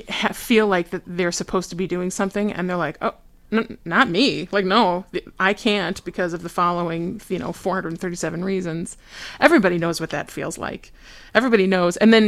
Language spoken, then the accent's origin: English; Royal Oak, Michigan, United States; Yeah. I grew up in Royal Oak, and I, you know, literally, I lived there before it was cool.